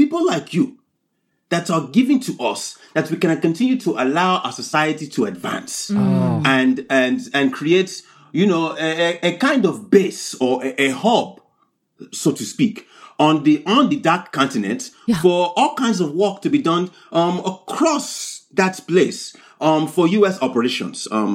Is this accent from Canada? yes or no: no; Nigeria; I'm here from Wakanda. Yes, I'm here fresh. Nigeria is what we call it these days.